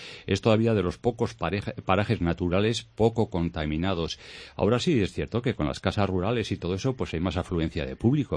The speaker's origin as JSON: {"language": "Spanish", "region": "Basque Country", "country": "Spain", "said": "Él es un extremeño que vive allí y yo soy un vasco que vivo aquí."}